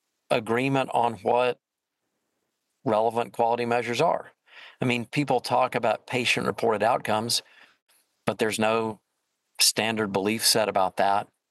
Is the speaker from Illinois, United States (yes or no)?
no; Nashville, Tennessee, United States; And Jack knew that I was from Nashville, and he knew about my history in the music business.